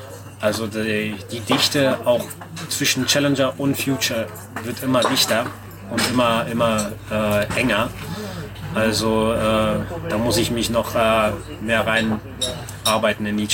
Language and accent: German; Berlin, Germany